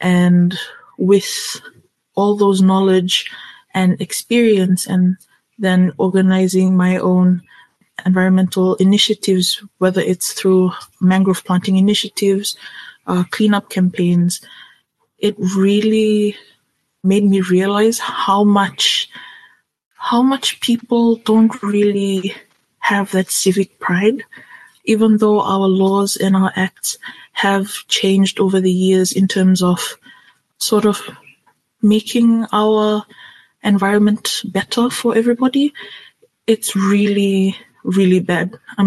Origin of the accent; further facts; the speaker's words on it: Fiji; culture, identity, and tradition, as well as Pacific Islanders and as a Fijian.